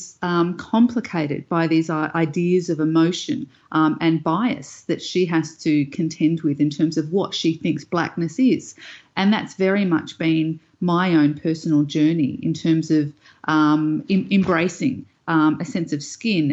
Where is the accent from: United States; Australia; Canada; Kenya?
Australia; Canberra, Australian Capital Territory; I think growing up in Canberra in the early 80s, I didn't have a lot of reference points in terms of colour.